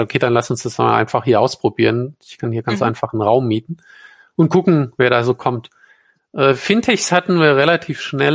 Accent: Mannheim, Baden-Württemberg, Germany; ich komme aus Mannheim

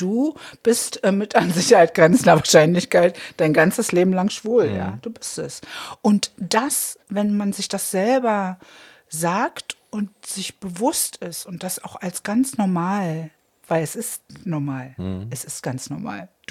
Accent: Berlin, Germany; Ich komme aus Treptow

